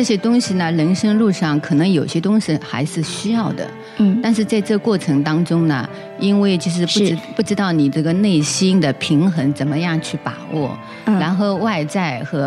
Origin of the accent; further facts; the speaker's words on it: Shanghai, China; 我来自上海，今年55岁了。